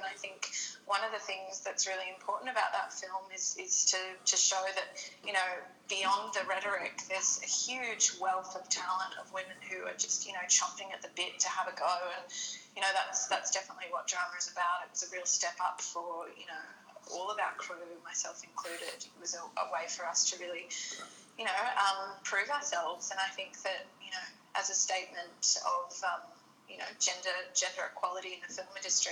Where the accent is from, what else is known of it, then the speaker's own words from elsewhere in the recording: Australia; despite the fact that I am Australian